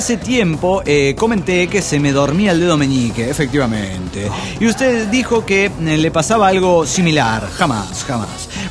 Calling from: Argentina; Desde Argentina aquí, hola, amigos de la nave.

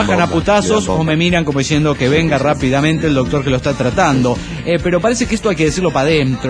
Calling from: Tlalpan, Mexico City, Mexico; de Tlalpan, México, DF. Pirata y demonio del DF mexicano.

